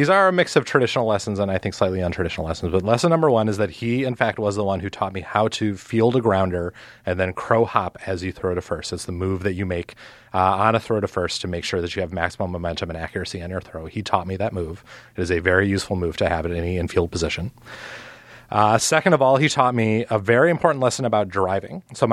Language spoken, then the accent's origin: English; Milwaukee, Wisconsin, United States; Even though I'm from Milwaukee, I prefer... like a cocktail